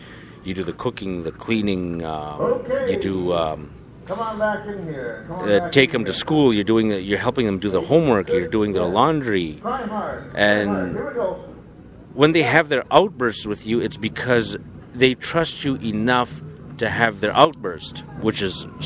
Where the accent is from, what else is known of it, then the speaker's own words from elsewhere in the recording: Alberta, Canada; I'm from the Paul First Nation west of Edmonton, about 40 minutes.